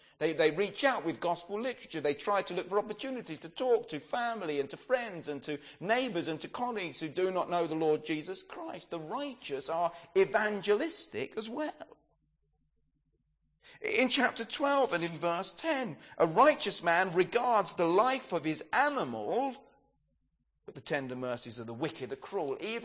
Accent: England, United Kingdom; We're English, so a bit of snow

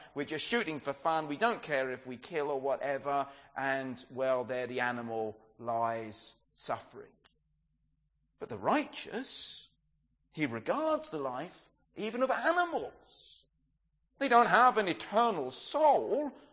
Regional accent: England, United Kingdom; We're English, so a bit of snow

